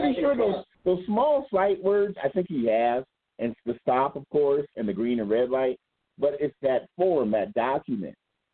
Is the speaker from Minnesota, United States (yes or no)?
yes; Minneapolis, Minnesota, United States; also born or lived in St. Paul; I came up in South Minneapolis. Well, I was born in St. Paul. We moved to South Minneapolis in '71 on Portland Avenue